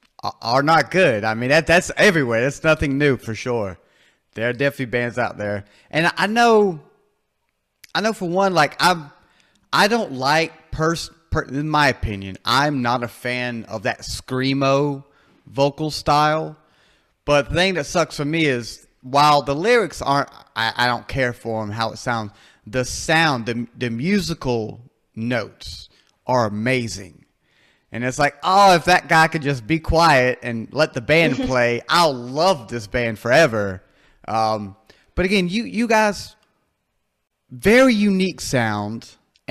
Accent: United States; because I'm a lover of metal and I'm from America and we have plenty.

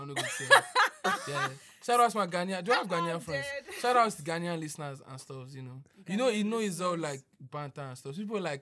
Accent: Seychelles; No, yeah, you people are annoying because we are from Seychelles.

